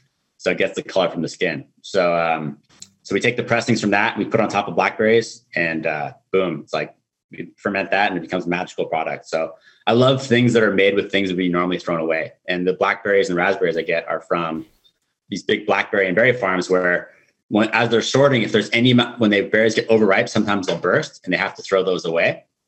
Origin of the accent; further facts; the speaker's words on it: California, United States; I've really never lived outside of California. And I'm married an Australian